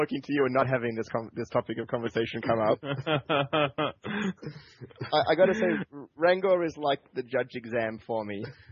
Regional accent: Melbourne, Victoria, Australia; now in Canberra, Australia; So I'm from Melbourne. I currently live in Canberra. I'm 30 years old, and I do IT for the federal government.

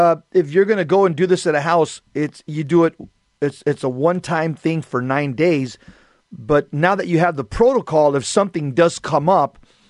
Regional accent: United States; We don't hate you guys. We're all American.

